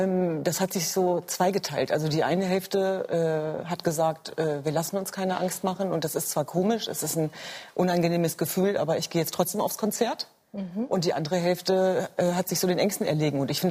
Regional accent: Hanover, Lower Saxony, Germany; denn ich bin Hannoveranerin, das stimmt. Das ist aber nur die eine Seite der Medaille. Ich bin auch Jesidin

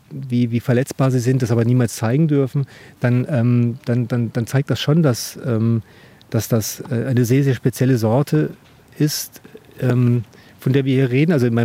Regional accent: Baden-Württemberg, Germany; ich komme aus dem Süden, aus Baden, wo ich lange Jahre Mitglied des TC Bühlertal war

